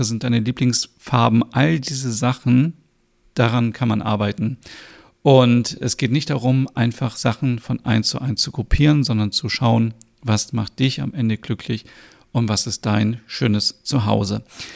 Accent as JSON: {"language": "German", "town": "Hanover", "region": "Lower Saxony", "country": "Germany", "tie": "born or raised there", "said": "Fest steht, ich bin aufgewachsen mit meiner Mutter alleine, sie war alleinerziehend. Und wir sind in einer kleinen Wohnung aufgewachsen in Hannover."}